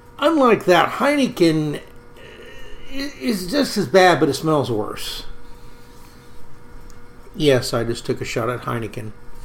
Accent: the South, United States; It's in my genes. I'm a Southerner. Certain things we just do well.

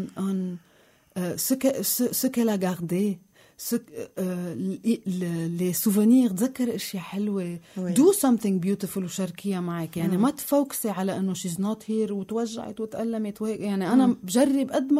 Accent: Lebanon; وانا لبنانية وما بترك الارض اصلا

